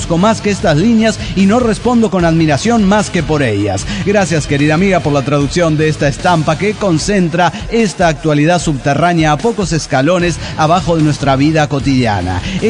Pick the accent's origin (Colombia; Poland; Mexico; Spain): Mexico; soy mexicano.